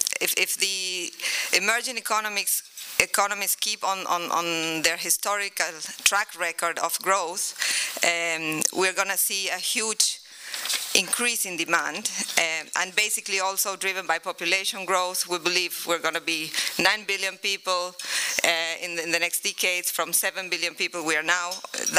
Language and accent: English; Uruguay; I'm not a Mexican. I'm actually from Uruguay, a 3 million state, a 3 million people state in the South Atlantic.